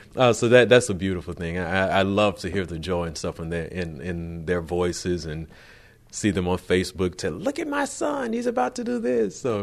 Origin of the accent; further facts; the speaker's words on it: Montgomery, Alabama, United States; And then to hear my family back home, like, extra excited because I'm from Montgomery, Alabama.